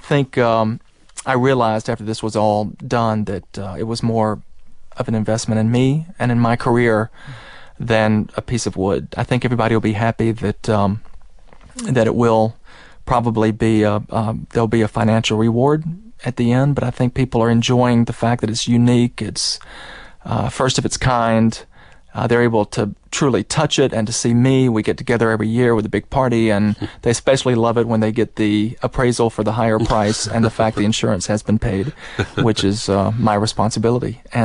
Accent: Macon, Georgia, United States; I grew up in Macon, Georgia, but studied with a Hungarian teacher who gave me a fantastic Central European influence.

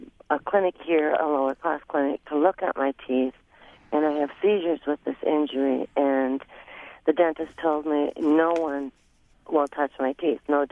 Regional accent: Wausau, Wisconsin, United States

